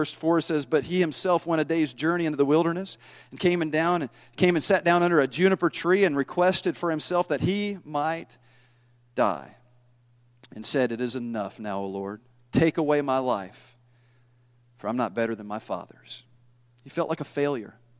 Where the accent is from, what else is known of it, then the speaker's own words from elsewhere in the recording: Tennessee, United States; I'm from Tennessee, all right?